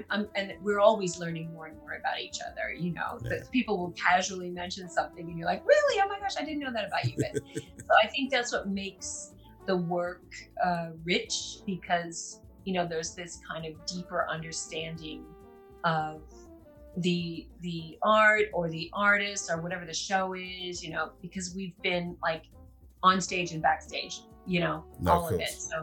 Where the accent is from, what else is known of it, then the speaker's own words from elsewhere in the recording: United States; moved away; because I didn't grow up here, obviously. I grew up in the States, and I don't have that kind of background.